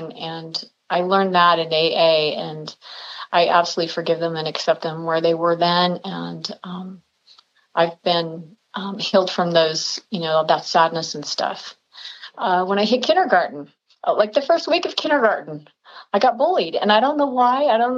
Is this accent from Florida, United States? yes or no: no; Salt Lake City, Utah, United States; I'm from Salt Lake City, Utah.